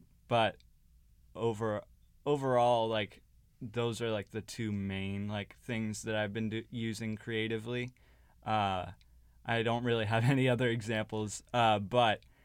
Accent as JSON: {"language": "English", "town": "San Diego", "region": "California", "country": "United States", "tie": "born or raised there", "said": "Alex is his name, Alex Red. We grew up in San Diego together, and we've always kind of wanted to do film and make stories together."}